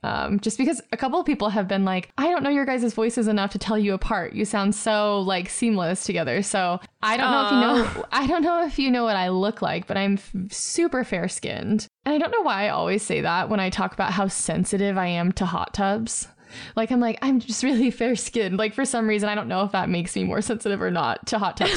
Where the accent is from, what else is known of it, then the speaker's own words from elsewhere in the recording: Michigan, United States; So, so I grew up in Michigan. Like, I don't even know if our water drinkable.